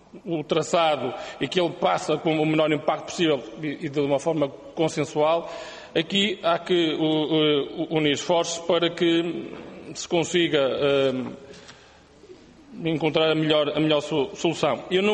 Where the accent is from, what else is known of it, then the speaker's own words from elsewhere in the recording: Barcelos, Braga, Portugal; esse é o meu papel enquanto barcelense, também defender os interesses de Barcelos e das suas populações.